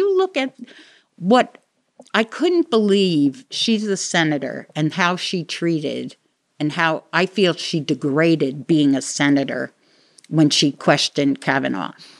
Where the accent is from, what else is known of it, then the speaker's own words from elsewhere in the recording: New York, United States; I lived in Manhattan. That's where I started my career. I grew up outside of Manhattan, loved New York City.